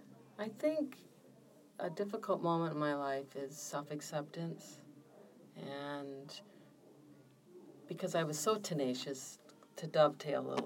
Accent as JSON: {"language": "English", "region": "Midwest", "country": "United States", "tie": "born or raised there", "said": "I really learned and experienced that growing up in the Midwest."}